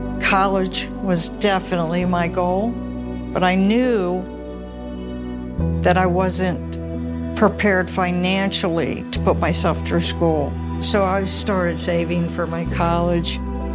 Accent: Missouri, United States; born there; I was born in Missouri, and my sister Debbie was born in Kentucky.

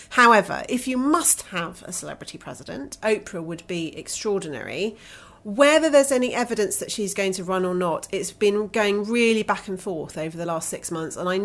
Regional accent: United Kingdom

